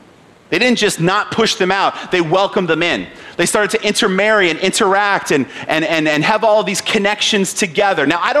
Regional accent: United Kingdom; now in United States; I'm British. That's the way the British people say his name.

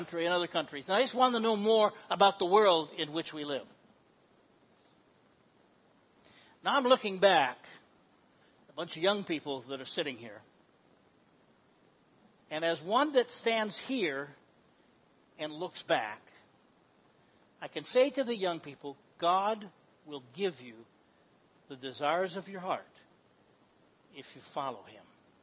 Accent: Smyrna, New York, United States; I was born and raised in Smyrna, New York, West Smyrna Baptist Church.

